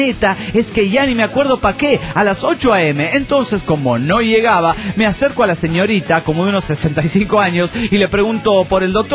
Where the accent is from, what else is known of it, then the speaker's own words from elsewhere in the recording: San Ignacio, Misiones, Paraguay; now in Rome, Italy; de San Ignacio, Paraguay.